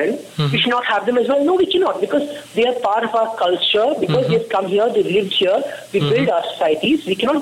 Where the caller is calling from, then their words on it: Bangalore, Karnataka, India; Yes, I'm in Bangalore, yes.